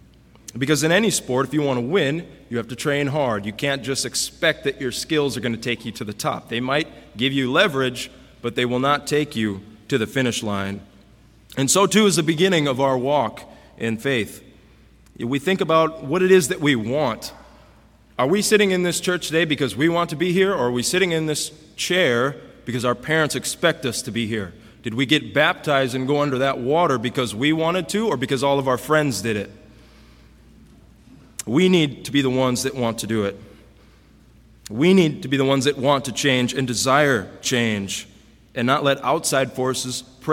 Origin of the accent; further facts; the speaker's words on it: Fargo, North Dakota, United States; I'm from Fargo, North Dakota, so I mean, I'm used to a crowd of like five people and a chicken